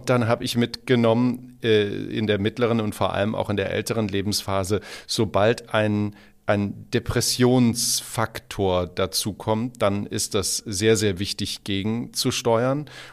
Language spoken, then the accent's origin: German; Apolda, Thuringia, Germany; Ja, ich bin Thüringer.